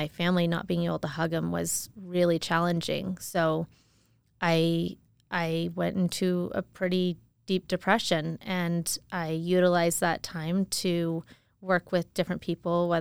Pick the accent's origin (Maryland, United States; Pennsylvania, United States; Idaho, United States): Idaho, United States; Boise; moved away; I didn't have the best experience growing up in Boise.